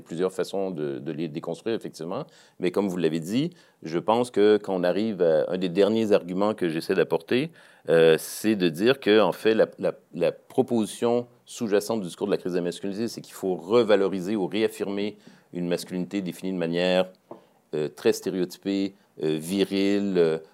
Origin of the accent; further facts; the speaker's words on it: Quebec, Canada; Comme je suis Québécois